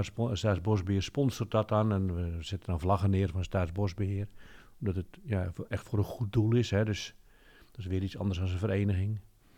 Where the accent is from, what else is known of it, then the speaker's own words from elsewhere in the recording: Netherlands; Is mijn gevoel een beetje dat we als Nederlanders voor dit soort dingen gewoon